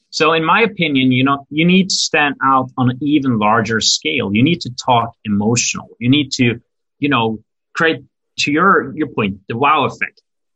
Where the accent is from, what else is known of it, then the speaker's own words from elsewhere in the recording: Norway; English is a second language; moved away as an adult; now in New York, United States; I have to admit, I'm actually, you know, born and raised in Norway and Europe, and we are not the best at selling. So it's kind of weird that this company comes and originates from Norway.